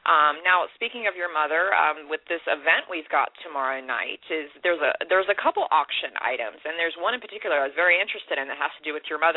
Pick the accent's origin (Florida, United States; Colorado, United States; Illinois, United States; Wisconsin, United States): Florida, United States; St. Petersburg; I'm from St. Petersburg, Florida